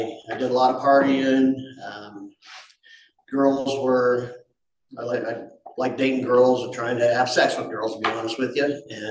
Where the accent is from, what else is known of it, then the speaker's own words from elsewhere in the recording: Boulder, Colorado, United States; now in Lafayette, United States; I was born and raised in Boulder. Lived here until I got married, moved to Lafayette.